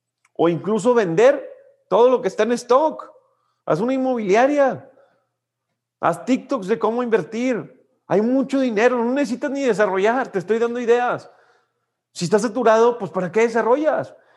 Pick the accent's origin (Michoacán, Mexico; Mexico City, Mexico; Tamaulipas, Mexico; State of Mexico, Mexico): Michoacán, Mexico; Morelia; Soy de Morelia. Pues en Morelia creo que hay grandes oportunidades.